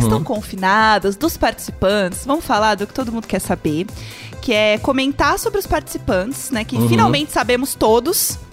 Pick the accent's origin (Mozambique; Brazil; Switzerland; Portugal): Brazil; E, assim, eu sou brasileira, mas eu desisto fácil.